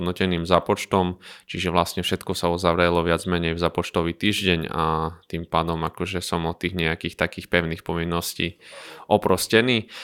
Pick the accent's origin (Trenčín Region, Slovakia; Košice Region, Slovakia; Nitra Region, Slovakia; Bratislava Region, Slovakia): Košice Region, Slovakia; Krompachy; now in Prešov, Slovakia; som originál Spišiak z mesta Krompachy, kde som sa aj narodil. No a v podstate, čo sa týka môjho pôsobenia v Prešove, tak som tam od svojho štúdia na vysokej škole, čiže v roku 2010, tak už asi nejakých 13 rokov som tam.